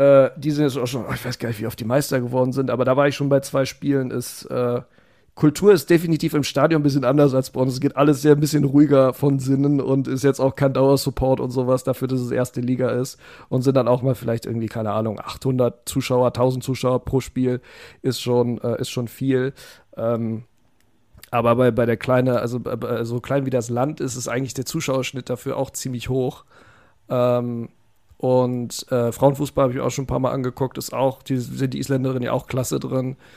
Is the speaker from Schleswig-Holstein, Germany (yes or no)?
no; Bielefeld, North Rhine-Westphalia, Germany; also born or lived in Krefeld; Also ich bin in Krefeld geboren, bin aber die ersten 6 Jahre in Bielefeld aufgewachsen